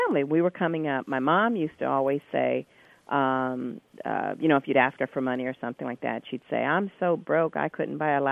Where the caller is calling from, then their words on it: Springfield, Illinois, United States; I'm calling from Springfield, Illinois.